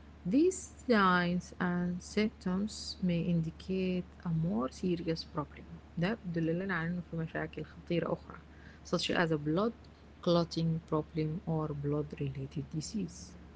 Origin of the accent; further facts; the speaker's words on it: Sudan; نسموه داء السعر أو السعار عندنا في السودان.